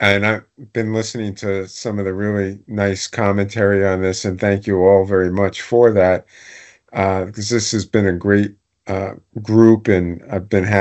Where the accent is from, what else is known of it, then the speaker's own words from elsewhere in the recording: New York City, New York, United States; I'm a kid from Staten Island. You grew up on a 40-by-100 lot